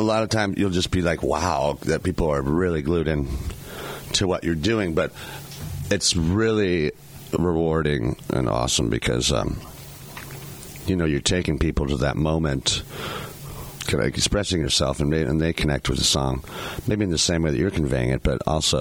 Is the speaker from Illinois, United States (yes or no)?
yes; Bloomington, Illinois, United States; also born or lived in Lexington; now in Saybrook, United States; Well, I'm originally from Bloomington, and I lived in Lexington for several years, but I'm living now in Saybrook with my girlfriend